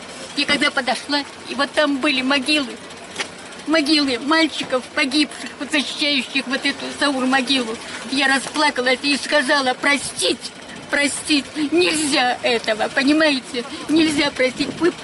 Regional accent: Donbas, Ukraine; also born or lived in Germany; я выросла на Донбассе, я родилась в Германии, кстати, под американскими бомбами. Меня мама родила в лагере под американскими бомбами.

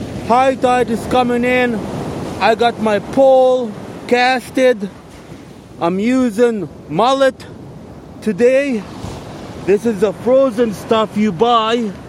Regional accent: Egypt; Now, I don't come from Guatemala. I come from Egypt. So I know what's going on in Egypt.

